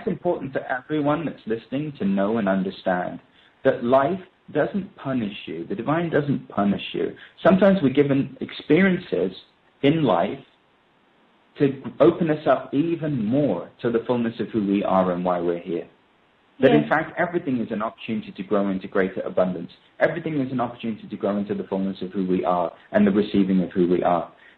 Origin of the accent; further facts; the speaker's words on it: India; I know what it's like being Indian and being connected to family. It's important to us.